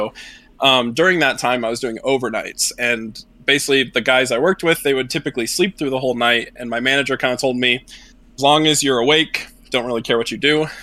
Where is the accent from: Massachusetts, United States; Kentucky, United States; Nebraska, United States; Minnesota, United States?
Nebraska, United States; So I'm originally from Nebraska. I kind of grew up playing games my whole life.